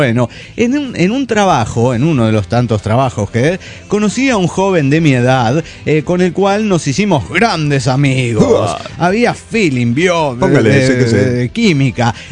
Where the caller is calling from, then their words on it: San Luis Potosí, Mexico; de San Luis Potosí.